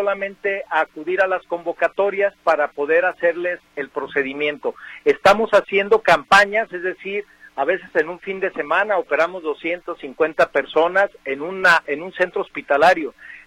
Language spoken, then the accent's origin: Spanish; Jalisco, Mexico; soy de Jalisco